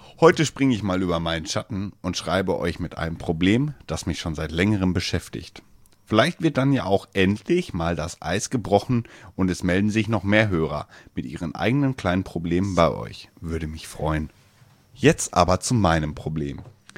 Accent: Soest, North Rhine-Westphalia, Germany; Ich komme aus Soest.

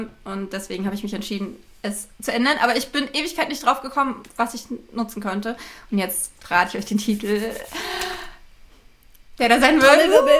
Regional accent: Berlin, Germany; Das Buch spielt 1984 in Berlin-Marzahn, wo ich aufgewachsen bin, interessanterweise.

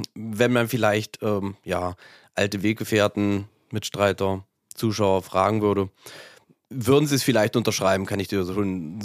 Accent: Breitenholz, Thuringia, Germany; Wir haben schon immer in Breitenholz gewohnt. Meine Eltern haben dort bei meinem Großvater das Haus ausgebaut in den 80er Jahren

